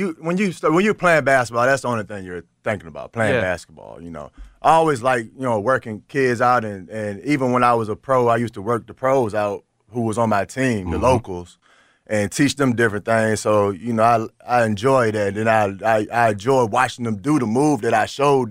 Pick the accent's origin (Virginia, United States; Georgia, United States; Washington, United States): Virginia, United States; Richmond; You know, I'm from Richmond, Virginia, man. Mm-hmm. It's kind of similar to where I'm from.